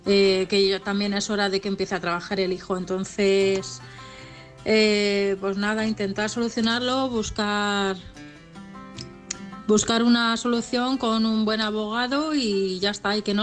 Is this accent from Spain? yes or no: yes; Madrid, Community of Madrid, Spain; de Madrid.